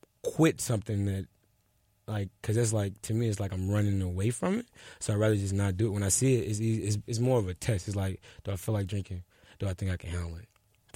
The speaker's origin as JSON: {"language": "English", "town": "Chattanooga", "region": "Tennessee", "country": "United States", "said": "So I'm from Chattanooga."}